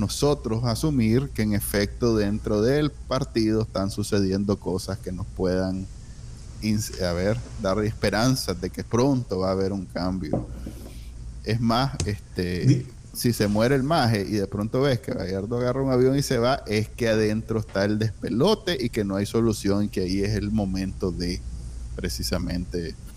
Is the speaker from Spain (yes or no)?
no; Nicaragua; para nosotros que somos nica, nos encanta y queremos con todas nuestras ganas vivir ahí